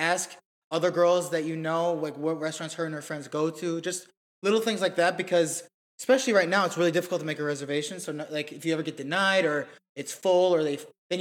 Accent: Minnesota, United States; now in Los Angeles, United States; My hometown of Minnesota is all back. It's just great. Weather's kind of decent.

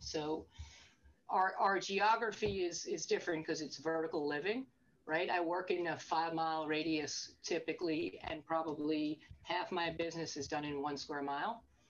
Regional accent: New York, United States; Like, people wear flip-flops, and I'm a New Yorker.

